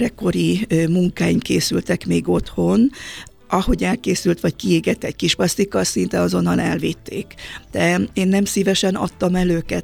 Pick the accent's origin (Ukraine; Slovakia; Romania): Romania; Transylvania; now in Hungary; Ezt én Erdélyben, a szülőfalumban nem tapasztaltam.